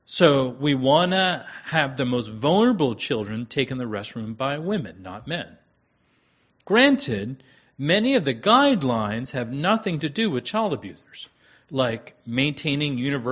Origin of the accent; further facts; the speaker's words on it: Washington, District of Columbia, United States; Now, I come from Washington, D.C.